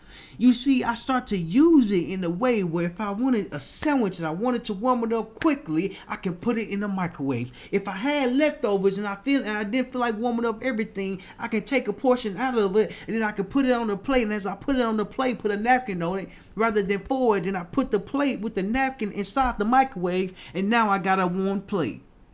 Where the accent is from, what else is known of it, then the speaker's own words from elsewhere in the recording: Little Rock, Arkansas, United States; I moved back to my hometown, Little Rock, Arkansas.